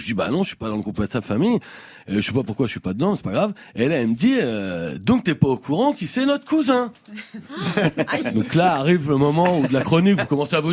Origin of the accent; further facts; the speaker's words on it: France; on est français de souche